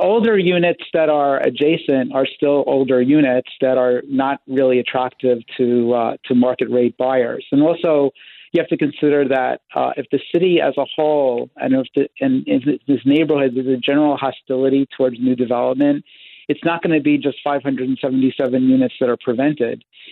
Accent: New York City, New York, United States; I come from New York City.

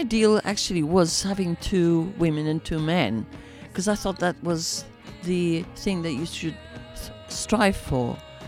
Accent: Madeira, Portugal; I was born in Madeira, which is a Portuguese island. It was a small town where I lived, 100,000 people. We didn't have an airport at the time. We didn't have television in Madeira.

